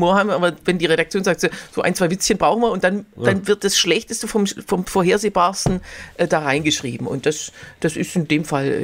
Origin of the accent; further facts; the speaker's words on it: Germany; der Wiener Dialekt ist natürlich für als Deutscher am meisten zu verstehen, weil es eigentlich was Großstädtisches ist.